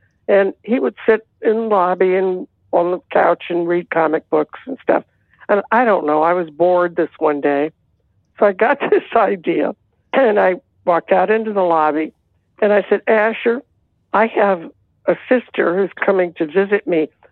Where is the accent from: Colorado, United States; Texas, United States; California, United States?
California, United States; Hollywood; I was growing up in Hollywood with my grandmother